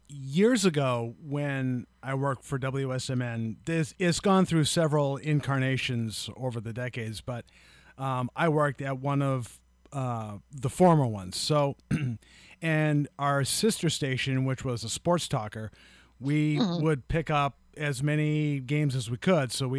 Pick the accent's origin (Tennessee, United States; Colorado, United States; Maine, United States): Maine, United States; I'm actually from Maine, but I never picked up the accent at all.